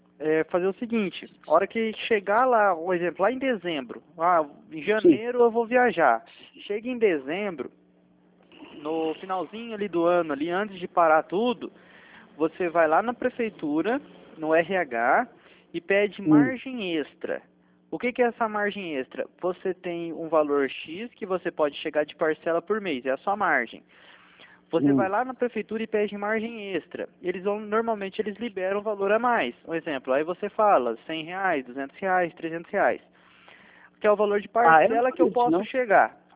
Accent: Arapongas, Paraná, Brazil; Eu sou de Arapongas.

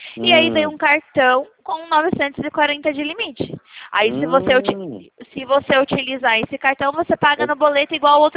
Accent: São Paulo, Brazil; eu sou de São Paulo

